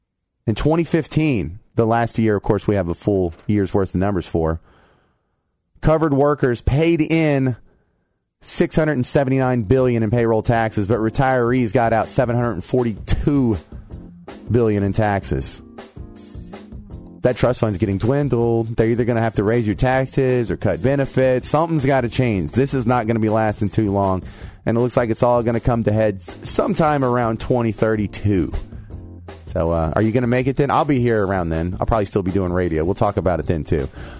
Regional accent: Texas, United States; And I grew up in East Texas.

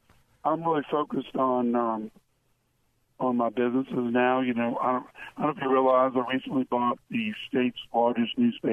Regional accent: New Orleans, Louisiana, United States; I won New Orleans in the race for governor. I'm from New Orleans.

